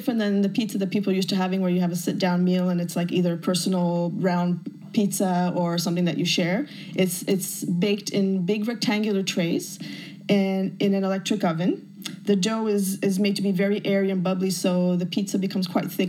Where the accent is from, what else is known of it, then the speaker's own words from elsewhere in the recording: Canada; I'm from Canada. It's the same hemisphere as Finland. So, and I tend, you know, we have long winters.